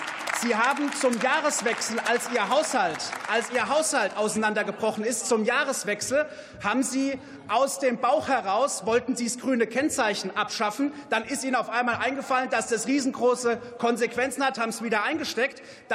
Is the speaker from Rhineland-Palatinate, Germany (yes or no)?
yes; Rhineland-Palatinate, Germany; in meiner Heimat, in der Pfalz, an der Deutschen Weinstraße